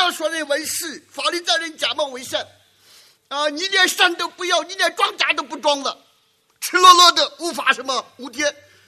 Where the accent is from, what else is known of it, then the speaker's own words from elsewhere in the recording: China; 所以我们中国人讲义